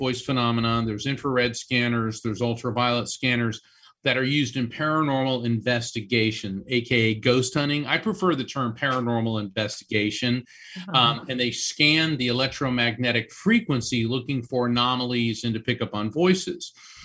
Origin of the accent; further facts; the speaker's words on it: Florida, United States; Billy and I grew up in Florida on the East Coast in the surfing culture.